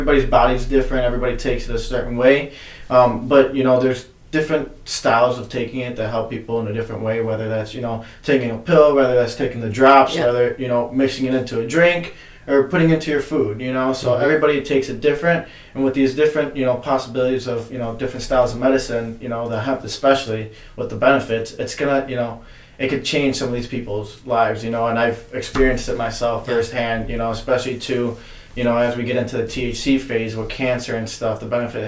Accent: Chicago, Illinois, United States; So, Chicago. Yeah. Okay. DuPage County.

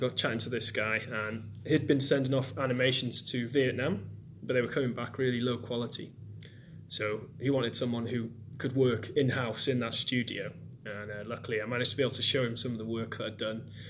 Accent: Colwyn Bay, Wales, United Kingdom; So I grew up in Colwyn Bay. Obviously, that's in North Wales.

